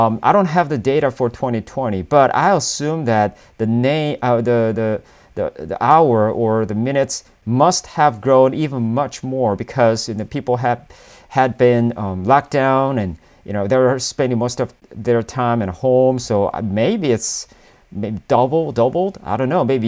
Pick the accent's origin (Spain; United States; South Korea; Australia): South Korea; I'm from Asia, I'm from South Korea